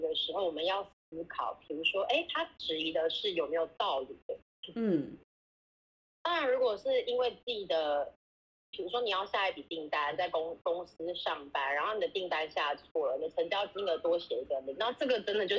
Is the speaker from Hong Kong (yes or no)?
no; Taiwan; 那当然我们在台湾长大，可能就是接受的只是台湾的这个审美的部分。